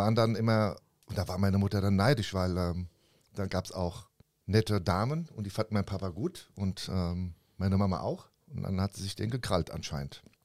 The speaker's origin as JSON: {"language": "German", "town": "Frankfurt", "region": "Hesse", "country": "Germany", "tie": "born there", "said": "Geboren in Frankfurt, genau in Sachsenhausen, 1966, im Mai. Meine Eltern da zu diesem Zeitpunkt auch in Frankfurt wohnhaft. Beide kommen aus zwei verschiedenen Ländern. Ja, sind typische Gastarbeiter."}